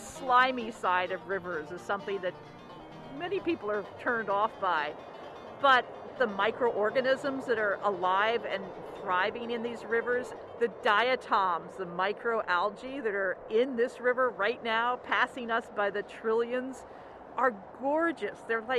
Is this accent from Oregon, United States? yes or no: no; Philadelphia, Pennsylvania, United States; I grew up right along in Fairmount Park on the Wissahickon.